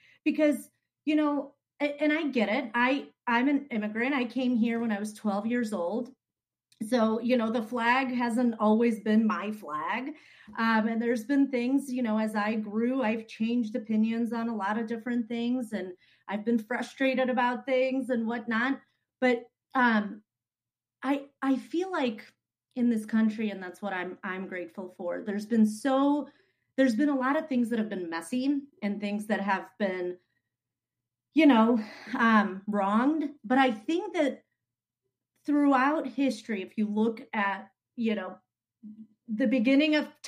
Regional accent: Uzbekistan; So I say I'm from Russia because at one point Uzbekistan was part of USSR.

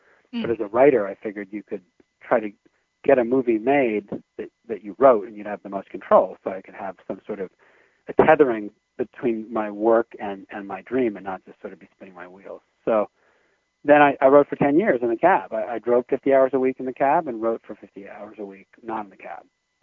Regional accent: New York City, New York, United States; It was mainly just this beautiful chance to witness life in New York City, which I love, and it's my hometown

